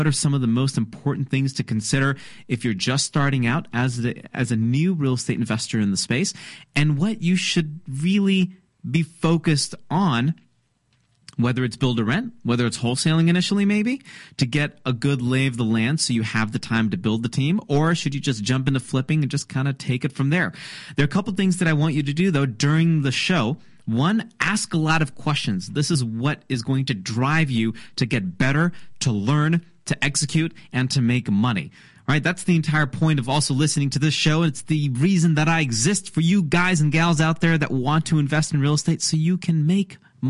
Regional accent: Kalamazoo, Michigan, United States; I was born and raised in Kalamazoo, so we're Michiganders.

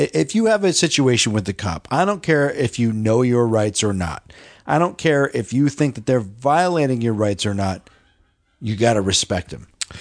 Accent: Colorado, United States; I'm from Colorado, and not that this means that much, but I like to pee outside.

